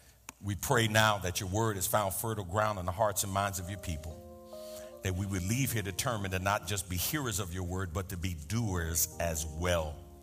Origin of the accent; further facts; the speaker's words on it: New York, United States; accent: New York; Just in case my New York accent is clouding the words that are coming out.